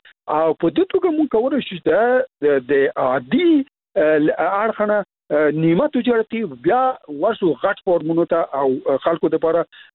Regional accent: Logar, Afghanistan; ته باور وکړه زه خپله د لوګر یم.

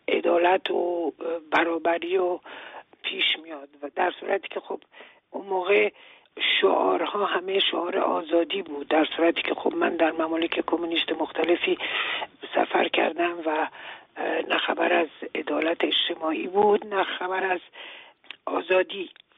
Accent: Iran; ما ایرانی هستیم و باید فکر فردا ایران باشیم

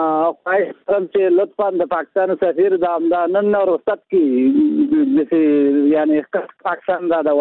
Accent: Jalalabad, Nangarhar, Afghanistan; زه د جلال آباد خو یم، د خیوي ولسوالۍ یم.

